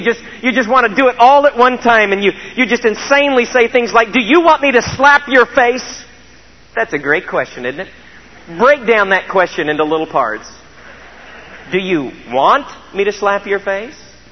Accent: Neosho, Missouri, United States; I'm from Neosho, Missouri. You can kind of trust people a little more there.

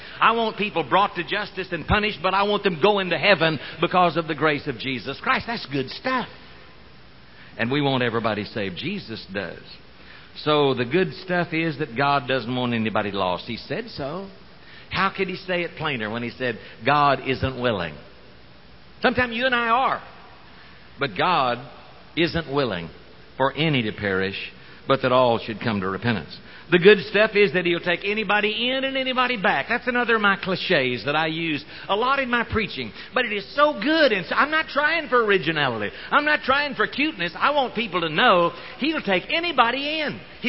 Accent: Oklahoma, United States; we're from Oklahoma here.

